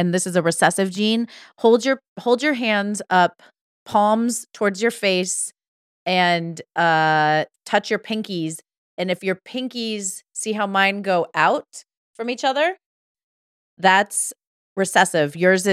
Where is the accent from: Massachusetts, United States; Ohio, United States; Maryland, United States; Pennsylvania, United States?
Ohio, United States; I, growing up, loved climbing trees. I grew up in Ohio. So I climbed a lot of trees.